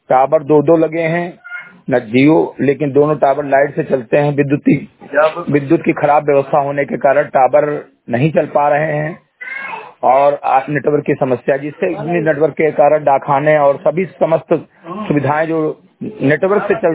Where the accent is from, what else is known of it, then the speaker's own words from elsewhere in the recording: Uttar Pradesh, India; मैं ग्राम सभा समिति घटही विकासखंड मेनपुरा तहसील नानपारा जनपद बहराइच का मूल निवासी हूँ।